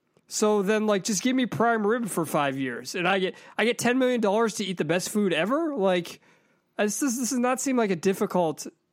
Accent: Boston, Massachusetts, United States; but I'll just tell you I'm from Boston because you'll leave me alone.

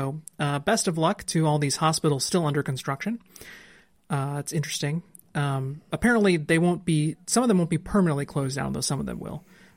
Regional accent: Illinois, United States; I grew up in a very rural area of Illinois. My hometown, 250 people.

